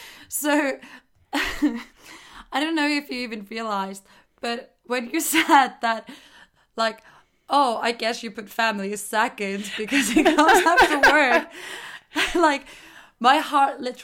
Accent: Iceland; now in London, United Kingdom; See, I come from Iceland, so I have such a, like, a different experience.

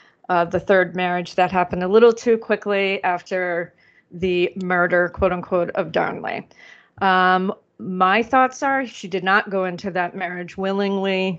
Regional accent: Scotland, United Kingdom; because I'm Scottish

